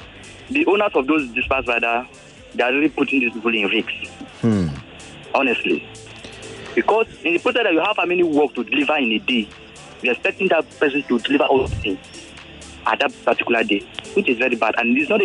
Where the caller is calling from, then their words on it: Lagos, Nigeria; I'm calling from Bejuleki side.